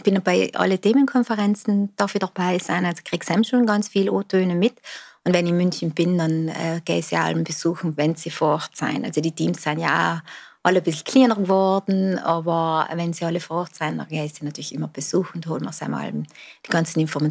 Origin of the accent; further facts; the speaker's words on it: South Tyrol, Italy; haben wir als Südtiroler schon so Alben mitgebracht